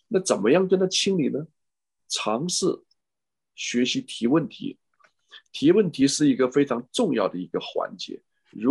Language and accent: Chinese; China; 这个特别我们中国人这方面注意的不够